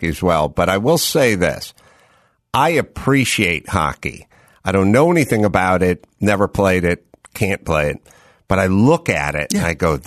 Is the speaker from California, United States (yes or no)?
yes; North Hollywood, California, United States; I come from North Hollywood.